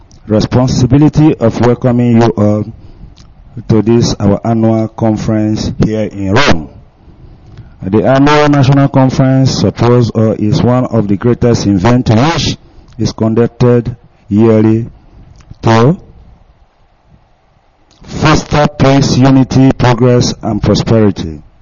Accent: Delta, Nigeria; now in Italy; Anocha local government area in Delta State

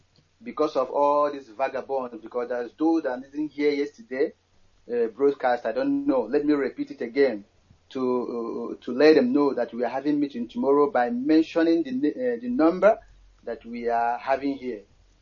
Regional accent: Umudioka, Imo, Nigeria; now in Madrid, Spain; I came from Umudioka, Amere, Oru East.

